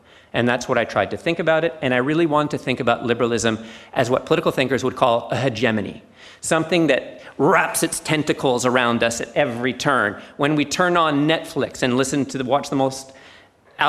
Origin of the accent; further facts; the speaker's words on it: Canada; moved away as an adult; now in Australia; I'm Canadian. I moved here with my wife in 2010, and we moved here from Canada.